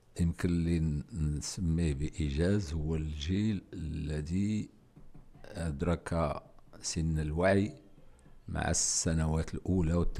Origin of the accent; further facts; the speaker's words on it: Marrakesh, Marrakesh-Safi, Morocco; الأسرة عايشين الآن في الدار البيضاء، ولكن أنا من مواليد مراكش، ولكن الأسرة عايشة في الدار البيضاء.